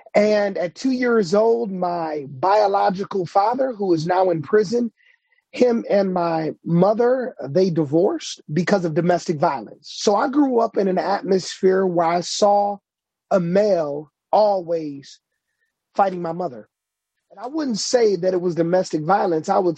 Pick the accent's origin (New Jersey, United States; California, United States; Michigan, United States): Michigan, United States; Detroit; I was born and raised in Detroit, so it was no problem for me to go back to my old neighborhood